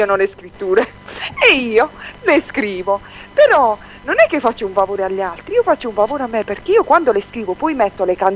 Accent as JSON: {"language": "Italian", "town": "Foggia", "region": "Apulia", "country": "Italy", "said": "Poi siamo tornati a Foggia, noi siamo di Foggia, siamo tornati a Foggia."}